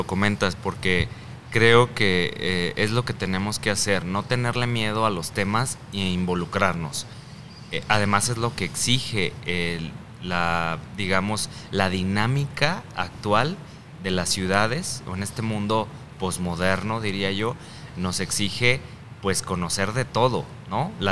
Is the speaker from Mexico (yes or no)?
yes; Jalisco, Mexico; Yo no me considero ni siquiera tapatío, aunque nací aquí y crecí en el pueblo.